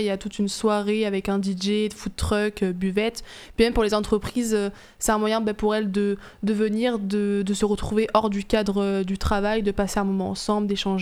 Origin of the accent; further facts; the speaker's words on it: Limoges, Nouvelle-Aquitaine, France; Par exemple, moi, je viens de Limoges, donc je connais moins de personnes d'ici.